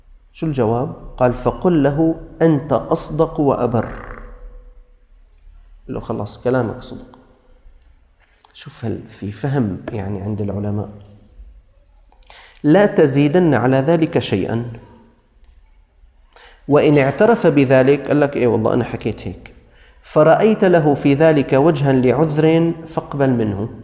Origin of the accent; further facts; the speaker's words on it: Syria; انتبه بأننا نحن من الشام، يعني طريقة كلامنا وتعاملنا مع بعض.